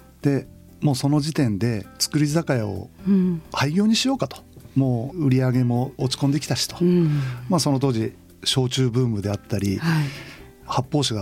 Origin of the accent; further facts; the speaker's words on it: Toyama, Japan; 広島の方に住み込みで修行に行きまして、で3年間修行を積んで富山に戻ってきて